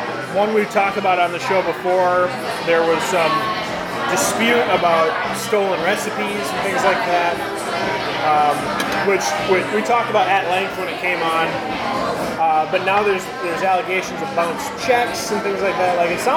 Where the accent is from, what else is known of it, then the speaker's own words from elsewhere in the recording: Minnesota, United States; As a Minnesotan, I feel bad saying this, but I'm slowly coming around to beets.